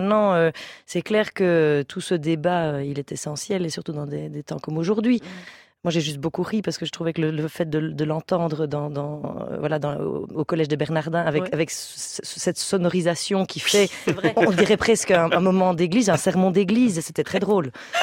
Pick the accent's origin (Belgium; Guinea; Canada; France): Belgium; Chez nous, en Belgique